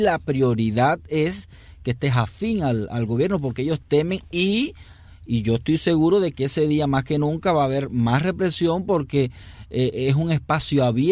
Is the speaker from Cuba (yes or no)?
yes; Cuba; somos cubanos, de sangre caliente